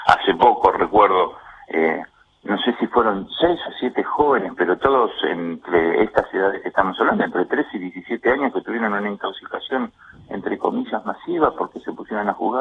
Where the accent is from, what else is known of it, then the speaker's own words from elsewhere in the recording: Moreno, Buenos Aires Province, Argentina; Yo soy vecino de Moreno, me crié en Moreno. Moreno no era así 15 o 20 años atrás.